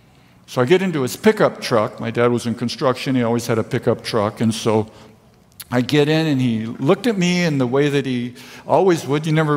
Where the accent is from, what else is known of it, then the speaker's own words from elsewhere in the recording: Vista, California, United States; so I was raised in Vista